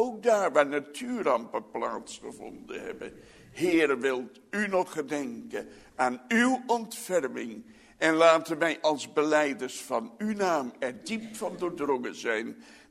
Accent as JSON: {"language": "Dutch", "country": "Netherlands", "said": "Want wij zijn Nederlanders en we weten ons verbonden met ons volk."}